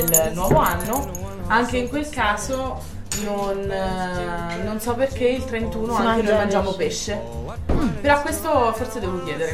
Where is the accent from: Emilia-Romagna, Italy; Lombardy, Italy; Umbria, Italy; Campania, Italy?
Umbria, Italy; born there; e io sono nata qui in Umbria.